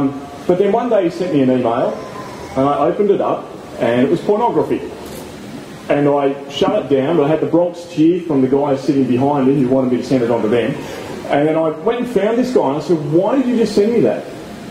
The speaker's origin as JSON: {"language": "English", "region": "Tasmania", "country": "Australia", "said": "from Tassie."}